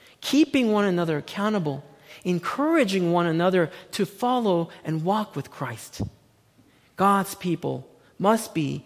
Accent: South Korea; Well, when I was growing up in Korea, we knew everyone in our small neighborhood.

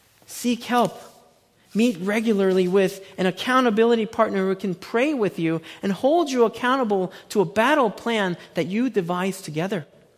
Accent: South Korea; Well, when I was growing up in Korea, we knew everyone in our small neighborhood.

